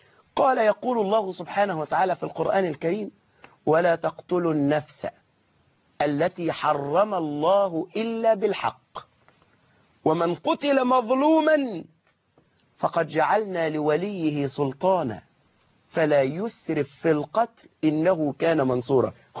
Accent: Egypt; الأحداث عندنا في مصر لا أقول في كل يوم كانت تتغير

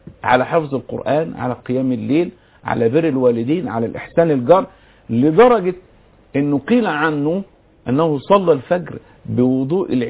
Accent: Egypt; بالنسبة لنا كمصريين أو كعرب

